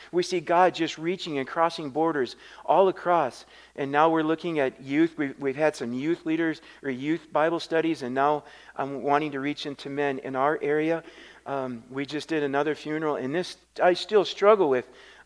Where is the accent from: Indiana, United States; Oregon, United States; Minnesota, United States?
Minnesota, United States; also born or lived in South Carolina; now in Warroad, United States; But I grew up on a dairy farm, mid-state Minnesota, by Mille Lacs Lake.